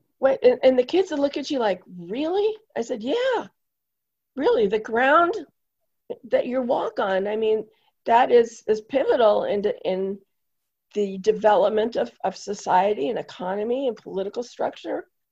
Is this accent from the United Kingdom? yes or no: no; Chicago, Illinois, United States; I grew up in the Chicago area. And Chicago is not the rest of the state of Illinois either.